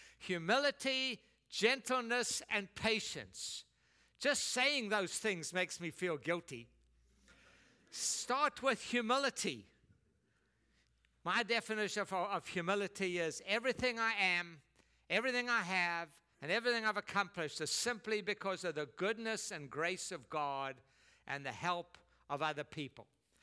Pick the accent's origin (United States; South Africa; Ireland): South Africa; Now, I grew up in South Africa.